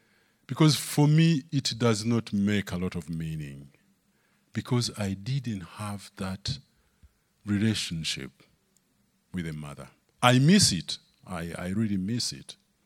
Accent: Uganda; from Uganda.

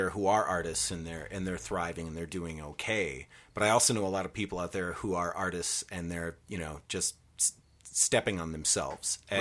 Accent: Saginaw, Michigan, United States; I'm familiar. I'm from Michigan.

